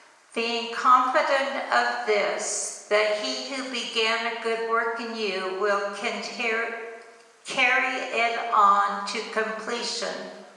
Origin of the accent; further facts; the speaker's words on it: Washington, United States; I grew up on a dairy farm between Sequim and Port Angeles, Washington, on the Olympic Peninsula.